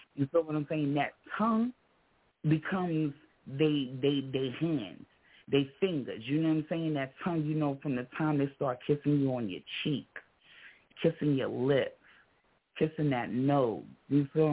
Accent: New York City, New York, United States; Like I said, I'm from New York City, you feel what I'm saying? And we a big state.

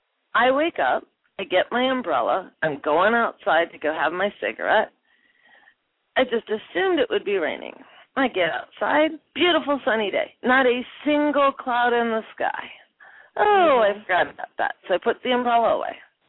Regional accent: Midwest, United States; now in Florida, United States; I remember growing up in the Midwest. Every single year on Good Friday, it would be stormy.

